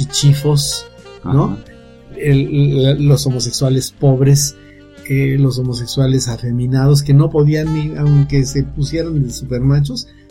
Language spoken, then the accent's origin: Spanish; Mexico; la defensa de nuestros derechos democráticos y constitucionales como ciudadanos mexicanos que somos